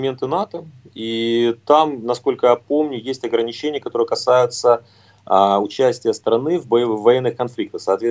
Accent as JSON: {"language": "Russian", "town": "Donetsk", "region": "Donetsk Oblast", "country": "Ukraine", "tie": "born or raised there", "said": "Я сам родом из Донецка, и у меня семья из Донецка"}